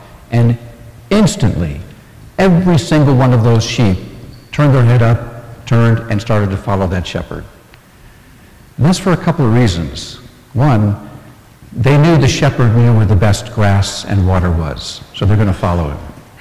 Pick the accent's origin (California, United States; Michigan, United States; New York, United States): California, United States; Thousand Oaks; I grew up in Ventura County, and at that time, which was a very, very small town called Thousand Oaks.